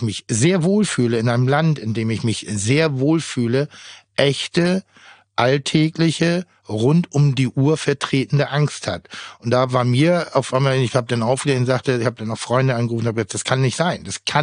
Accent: Germany; ich bin als Deutscher natürlich betroffen, aber als deutscher weißer Mann, vermeintlich mit einer christlichen Grunderziehung, habe ich mit dem Konflikt eigentlich nichts zu tun.

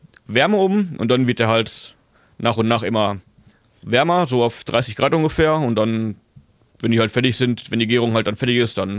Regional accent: Essen, North Rhine-Westphalia, Germany; gebürtig aus Essen, aufgewachsen quasi im Schatten der Zicke-Zollverein in Essen-Kallenberg.

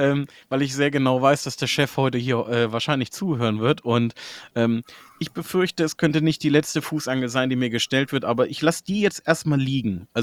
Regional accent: Hanover, Lower Saxony, Germany; ich bin Hannoveraner von Geburt

